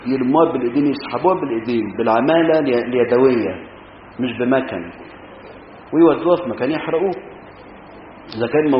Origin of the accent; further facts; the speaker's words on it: Egypt; الزنابق لها انواع كتير عندنا في مصر